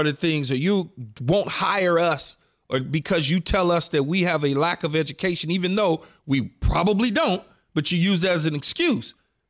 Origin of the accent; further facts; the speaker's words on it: Los Angeles, California, United States; I grew up in South Central LA.